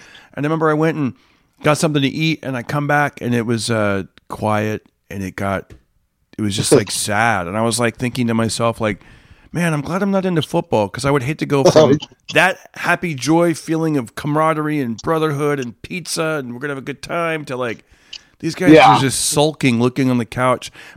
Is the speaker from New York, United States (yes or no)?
no; Fresno, California, United States; growing up in Fresno, we didn't really have an NFL team